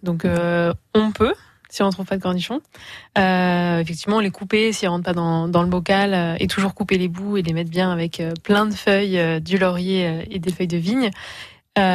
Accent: Hauts-de-France, France; je viens du Nord-Pas-de-Calais, on a beaucoup de betteraves fourragères par là-bas.

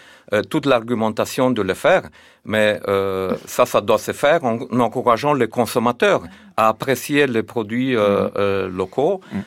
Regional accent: Romania; now in France; moi je viens de la Roumanie

